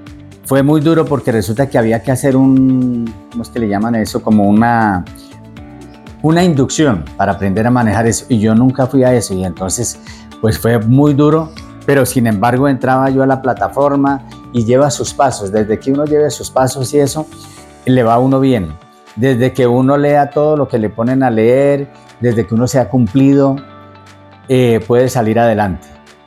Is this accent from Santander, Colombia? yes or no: no; Bogotá, Colombia; born there; La conocí cuando se llamaba Unisur en Bogotá, en mi ciudad natal